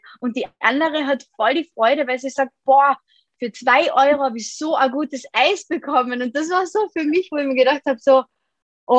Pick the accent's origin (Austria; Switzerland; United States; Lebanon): Austria; bei uns in Österreich heißt es halt Matura